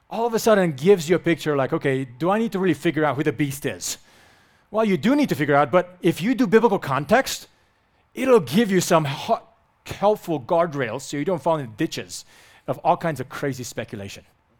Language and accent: English; Romania; I grew up in Romania. Communism fell when I was 10. We were not allowed to worship Jesus.